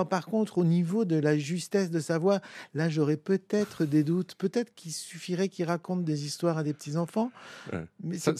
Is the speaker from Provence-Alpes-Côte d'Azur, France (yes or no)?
no; Chamonix, Auvergne-Rhône-Alpes, France; Chamonix, la plus belle vallée du monde.